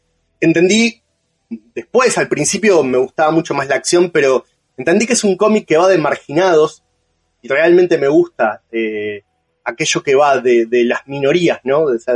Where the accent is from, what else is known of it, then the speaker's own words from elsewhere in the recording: Argentina; Y yo que no soy oriundo de Uruguay, sino que también soy argentino